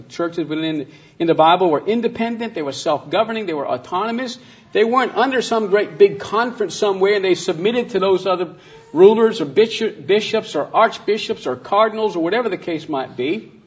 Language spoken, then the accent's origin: English; Northeast, United States; as I was taught growing up in the Northeast.